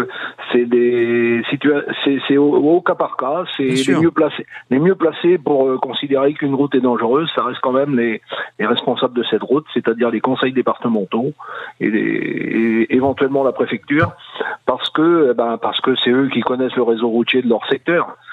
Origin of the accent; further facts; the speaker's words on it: Brittany, France; même chez nous en Bretagne quand même